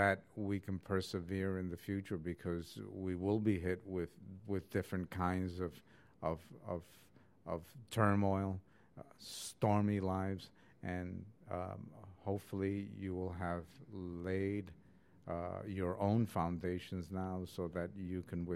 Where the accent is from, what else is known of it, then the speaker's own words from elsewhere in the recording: New York City, New York, United States; Growing up in New York City, we didn't hear the New York Puerto Rican experience.